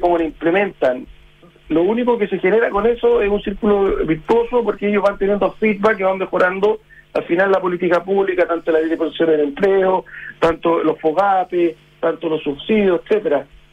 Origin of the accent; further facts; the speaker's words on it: Chile; el beneficiado somos todos los chilenos